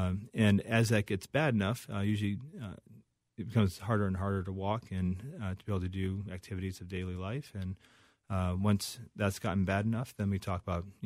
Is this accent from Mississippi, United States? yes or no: no; Chicago, Illinois, United States; also born or lived in Cambridge, United States; So from Chicago originally.